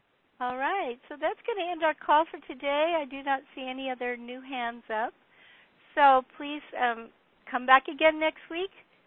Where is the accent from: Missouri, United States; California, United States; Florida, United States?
California, United States; San Luis Obispo; I was born and raised in San Luis Obispo.